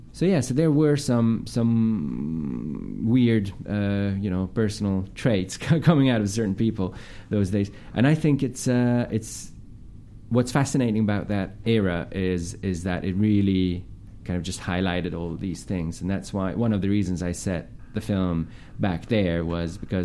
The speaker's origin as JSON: {"language": "English", "region": "Budapest", "country": "Hungary", "said": "I'm from Pest."}